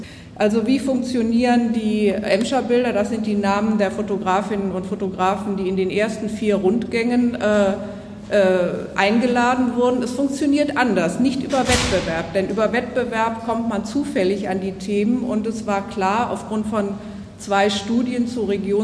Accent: Hamburg, Germany; Ich bin selber in Hamburg aufgewachsen und lebe auch da und jetzt auch hier.

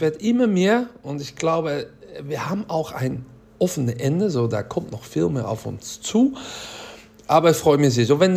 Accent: Netherlands; German is a second language; Ja, ich weiß, ich bin Holländer

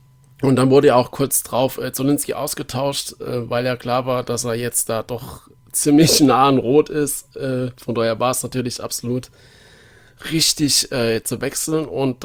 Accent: Nuremberg, Bavaria, Germany; Gerade als Nürnberger

